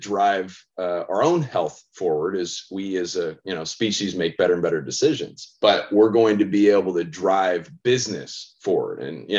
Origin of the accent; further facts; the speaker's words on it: Denver, Colorado, United States; I cannot wait to feed you in my hometown of Denver.